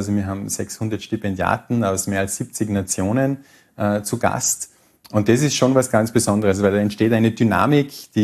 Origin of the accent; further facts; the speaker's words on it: Tyrol, Austria; als Tiroler macht es mich stolz